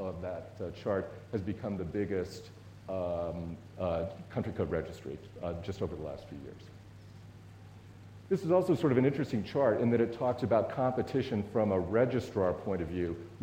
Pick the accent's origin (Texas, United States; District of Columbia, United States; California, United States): California, United States; accent: American; first language English; I'm from California. I'm a native English speaker, speak with an American accent.